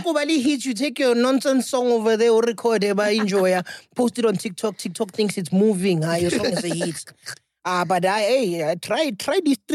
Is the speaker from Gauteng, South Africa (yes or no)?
no; Secunda, Mpumalanga, South Africa; I'm from Secunda, I'd like to do stand-up comedy.